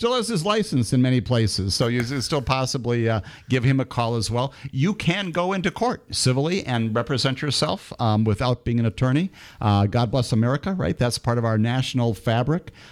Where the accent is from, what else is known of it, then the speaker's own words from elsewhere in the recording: Wisconsin, United States; But this is home. And Waukesha County is the place where I grew up in public schools.